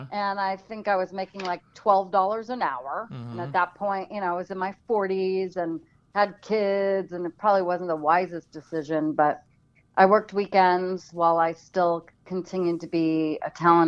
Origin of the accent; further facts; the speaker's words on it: California, United States; Well, I grew up in Los Angeles area, outside of Los Angeles, in the town of the Valley.